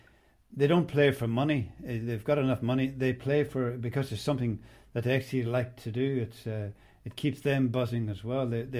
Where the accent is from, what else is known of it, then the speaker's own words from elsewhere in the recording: Armagh, Northern Ireland, United Kingdom; I'm from Armagh, so as I'm sure you might have figured out with my accent.